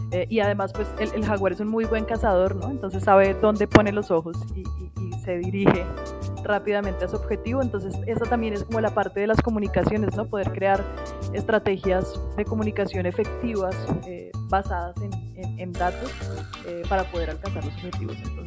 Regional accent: Bogotá, Colombia; bogotana, física de la Universidad de los Andes.

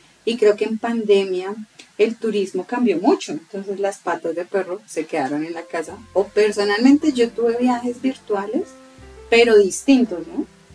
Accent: Colombia; es un honor hacer parte de este equipo como colombiana.

